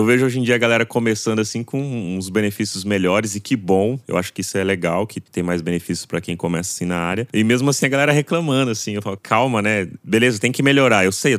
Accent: José Bonifácio, São Paulo, Brazil; eu sou de José Bonifácio.

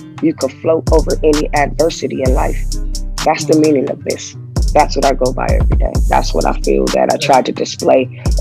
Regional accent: Compton, California, United States; even though I've been growing up in Compton my life, I wasn't really into that type of stuff

